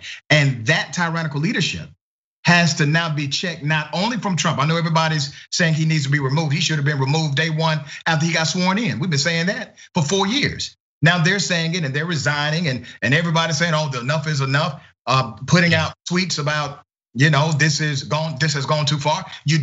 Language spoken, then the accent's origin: English; Georgia, United States; I'm from a hood myself. I'm from Glenwood Road.